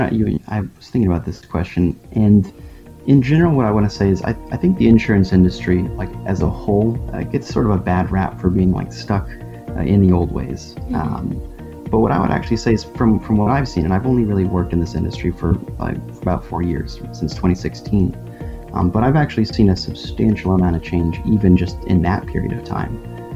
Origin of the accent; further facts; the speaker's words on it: Houston, Texas, United States; I grew up in Houston, and so obviously Houston was kind of like the right smack in the middle of where those storms hit.